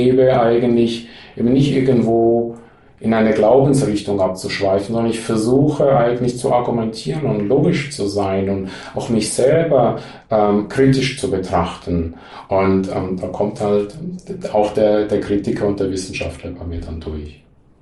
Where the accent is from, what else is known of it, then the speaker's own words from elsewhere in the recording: Switzerland; Ich bin Schweizer.